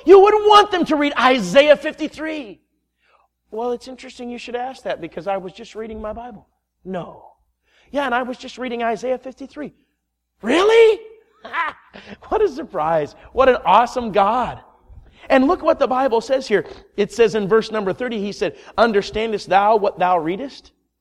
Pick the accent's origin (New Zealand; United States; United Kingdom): United States; Minnesota; moved away; And I grew up in Minnesota, but I've been away long enough to know how to dress.